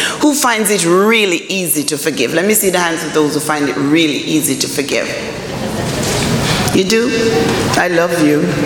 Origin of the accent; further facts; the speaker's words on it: London, United Kingdom; also born or lived in Jamaica; I grew up in London. I was born in Jamaica